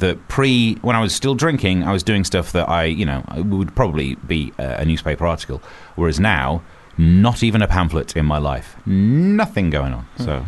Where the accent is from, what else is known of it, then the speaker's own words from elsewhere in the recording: Mansfield, East Midlands, United Kingdom; I'm from Mansfield originally, so I'm naturally, genetically violent.